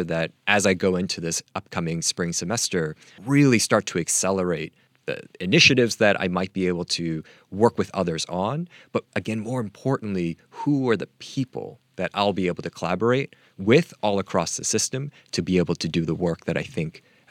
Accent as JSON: {"language": "English", "town": "Manhattan", "region": "New York", "country": "United States", "tie": "born or raised there", "said": "I grew up in Manhattan, and I was an undergraduate on September 11th, 2001, and that's kind of what took me in that path."}